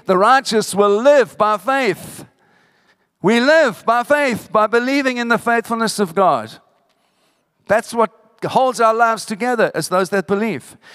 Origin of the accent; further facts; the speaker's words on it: South Africa; I come from Africa when apartheid was at its height and Mandela was in prison.